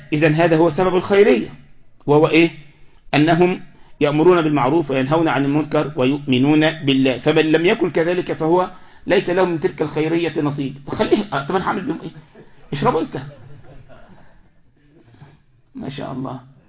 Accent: Egypt; احنا عندنا في مصر يقولك إيه؟

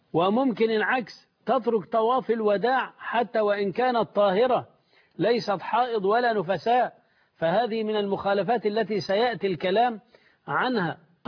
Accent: Egypt; عندنا في مصر

